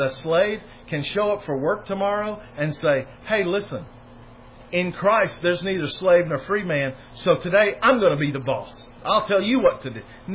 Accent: Louisiana, United States; born there; As an American, as one born in Louisiana

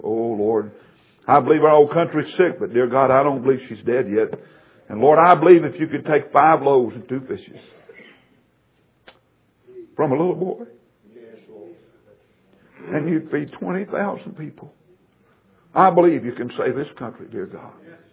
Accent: Oklahoma, United States; born there; Years and years ago, I remember, and I was born in Oklahoma out in the country, and we had an old-fashioned Pentecostal church. You could hear them for miles away.

